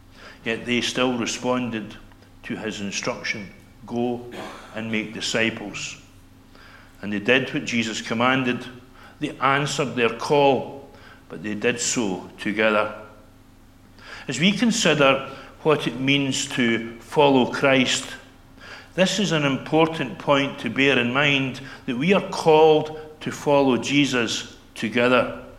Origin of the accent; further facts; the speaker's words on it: Rothesay, Scotland, United Kingdom; now in Aberdeenshire, United Kingdom; I come from Rothesay in the island of Bute, where I had lived for 52 years up until the end of last October, until my wife and I moved to Aberdeenshire.